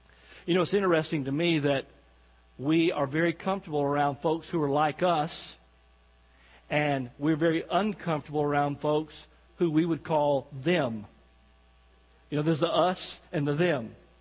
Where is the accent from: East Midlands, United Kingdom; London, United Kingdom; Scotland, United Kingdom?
Scotland, United Kingdom; accent: Scottish; Now, somebody just chuckled at my Scottish accent. Come on, be nice to me here, all right?